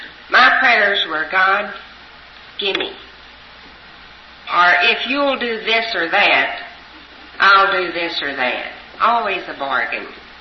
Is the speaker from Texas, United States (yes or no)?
yes; Texas, United States; I'm originally from Texas, and I've been looking for Texans ever since I've been here.